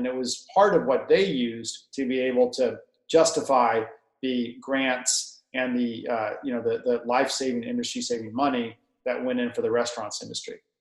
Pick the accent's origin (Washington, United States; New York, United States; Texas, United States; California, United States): Texas, United States; Dallas; I grew up in Dallas, Texas.